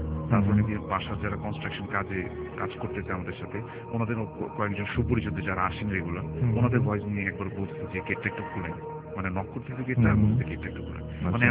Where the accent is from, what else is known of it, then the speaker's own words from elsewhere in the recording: Dhaka, Dhaka Division, Bangladesh; পুরান ঢাকা থেকে এসেছি